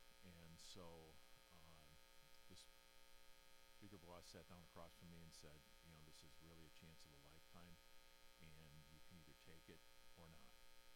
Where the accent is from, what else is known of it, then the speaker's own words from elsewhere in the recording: Caledonia, Wisconsin, United States; I'm a lifelong Racine, I guess Racine resident. I grew up in Caledonia where I currently live.